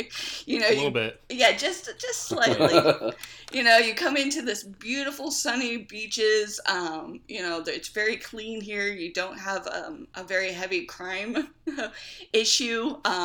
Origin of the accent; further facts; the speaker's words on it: Stockton, California, United States; I grew up in Stockton, California, which is about an hour away from Sacramento and an hour away from San Francisco. It's a very crime heavy town.